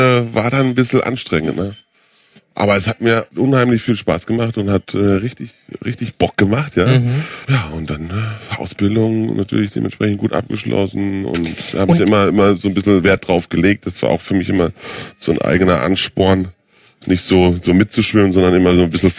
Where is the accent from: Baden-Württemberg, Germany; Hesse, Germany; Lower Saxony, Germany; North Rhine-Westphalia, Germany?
Baden-Württemberg, Germany; ich bin ja in Baden-Württemberg zur Schule gegangen